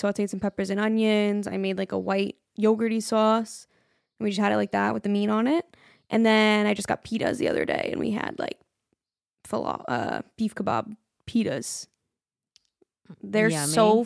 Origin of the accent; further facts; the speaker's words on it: New York, United States; Yes, we're from New York.